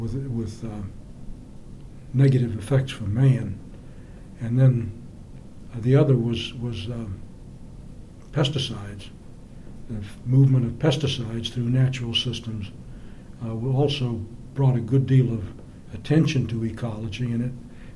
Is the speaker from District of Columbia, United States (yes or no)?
yes; Washington, District of Columbia, United States; born there; Well, I was born in Washington, D.C., and I went to college in upstate New York at Colgate University.